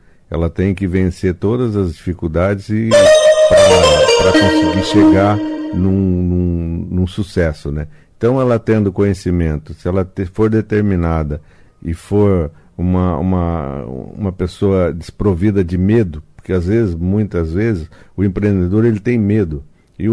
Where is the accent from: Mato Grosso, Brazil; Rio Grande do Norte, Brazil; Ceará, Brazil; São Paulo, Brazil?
São Paulo, Brazil; Presidente Prudente; now in Cascavel, Brazil; Eu sou de Presidente Prudente.